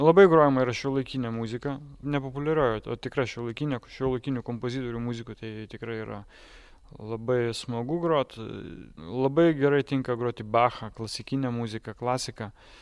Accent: Ukmergė, Vilnius County, Lithuania; norėjau iš tikrųjų pabėgti iš Ukmergės. Ir pabėgau iš Ukmergės su šio instrumentu

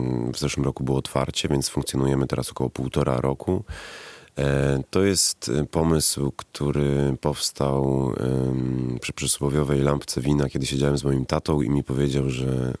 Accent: Skowieszynek, Lublin Voivodeship, Poland; Nie, to jest pod Kazimierzem Dolnym, Lubelszczyzna, moje rodzinne strony. Tak, pod Kazimierzem Dolnym 5 kilometrów, na wsi Skowieszynek.

